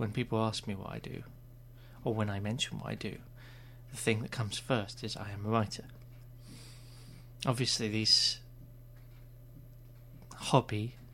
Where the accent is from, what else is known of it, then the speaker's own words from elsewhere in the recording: England, United Kingdom; I have next to no education when it comes to English, being English but poorly educated.